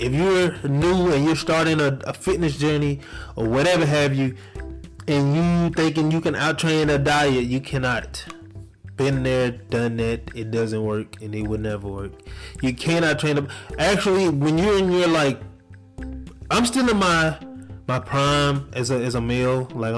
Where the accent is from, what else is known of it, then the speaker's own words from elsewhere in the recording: the South, United States; And I'm from the South, so when we eat to get full.